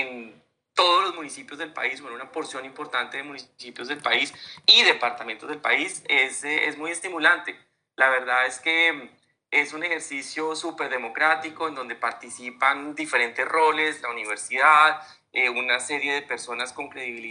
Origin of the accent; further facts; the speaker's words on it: Colombia; nosotros como colombianos somos violentos y somos, digamos, tenemos unas cargas muy fuertes por cómo nos han educado